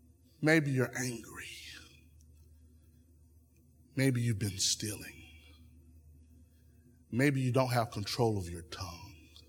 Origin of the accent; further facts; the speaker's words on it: Dillon, United States; Now, wussa ain't a word, but I'm from Dillon, so that's my word.